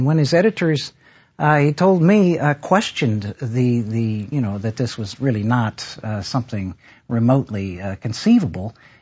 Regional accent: Virginia, United States; because I grew up in Northern Virginia, and I'm quite fond of the Washington football team.

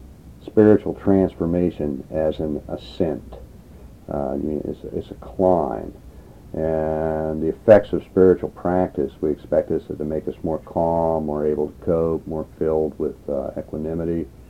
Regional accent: Scotland, United Kingdom; Being a Scot and having druidic kind of ancestry, I fooled around with some oak trees and things like that.

